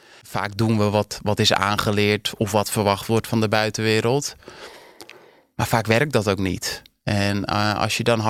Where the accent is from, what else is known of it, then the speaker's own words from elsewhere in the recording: Dirkshoorn, North Holland, Netherlands; Ik ben opgegroeid in de Kop van Noord-Holland, in een klein plaatsje Dirkshoorn.